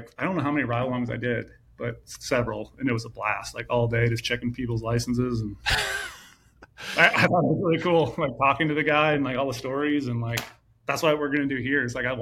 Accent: Minnesota, United States; growing up in Minnesota, we were checking fishing licenses during the winter. So we're like just running around, checking all these ice fishing houses.

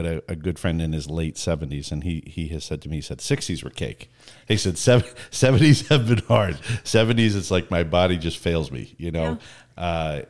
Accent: Canada; Growing up in Canada, that's kind of, you know, one, you have to layer.

